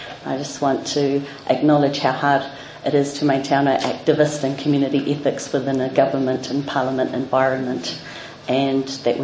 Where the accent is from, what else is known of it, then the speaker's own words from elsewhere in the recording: Gisborne, New Zealand; now in Wellington, New Zealand; He mokopuna au o te taira awhiti. So I hail from Gisborne, but 20 years in Wellington.